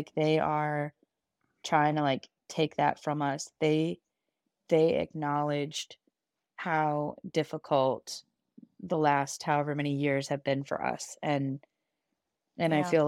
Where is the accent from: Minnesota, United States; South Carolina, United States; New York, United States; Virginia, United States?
Virginia, United States; Alexandria; I am from Alexandria, Virginia.